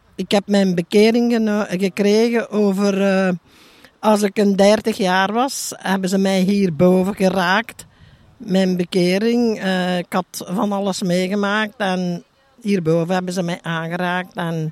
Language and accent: Dutch; Scherpenheuvel, Flemish Brabant, Belgium; Ik kom uit Scherpenheuvel.